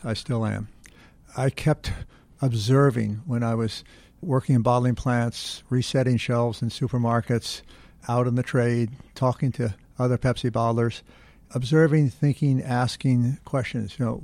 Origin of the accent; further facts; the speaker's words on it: New York City, New York, United States; born there; I was born in New York City